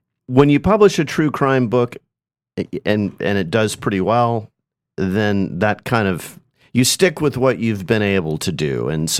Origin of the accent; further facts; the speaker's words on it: Highland Park, Texas, United States; I born and raised in Highland Park, grew up on Lorraine Avenue. For people who are familiar with the bubble, that's just a few blocks south of Beverly Drive, and went to Highland Park High School, graduated in 1989.